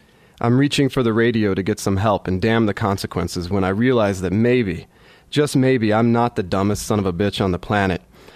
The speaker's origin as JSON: {"language": "English", "region": "Oklahoma", "country": "United States", "tie": "born or raised there", "moved": "yes", "said": "But it was only after I moved away from Oklahoma that I really realized this thing that was just sort of the background of where I grew up is not the same in other places."}